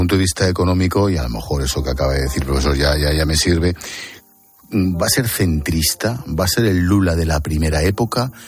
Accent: Spain

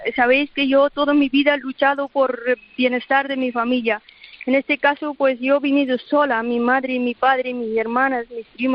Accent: Afghanistan; now in Spain; he olvidado mi tierra, la gente que están sufriendo, porque yo he pasado muchos dolores en Afganistán

